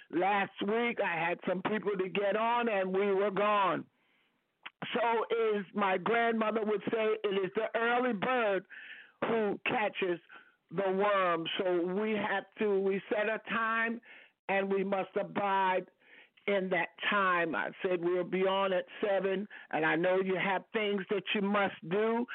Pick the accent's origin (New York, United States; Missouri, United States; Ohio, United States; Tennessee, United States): New York, United States; I'm grateful tonight for Cuomo, my home state, you know, New York, for the governor and my home state, New York